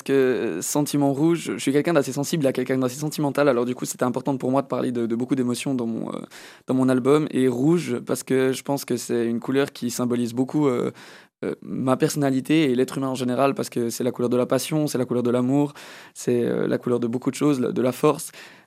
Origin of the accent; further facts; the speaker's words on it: Canada; first language French; Ma langue maternelle, c'est le français, mais mon papa est canadien. Et du coup, je suis originaire d'un pays qui a le double langage, l'anglais et le français.